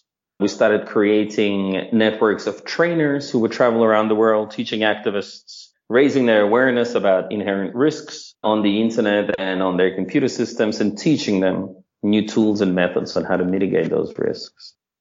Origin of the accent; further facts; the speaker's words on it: Moscow, Russia; now in Canada; I'm originally from the Soviet Union, which is now Russia, from Moscow, an immigrant of many years and a resident of many countries. Now I'm living in Canada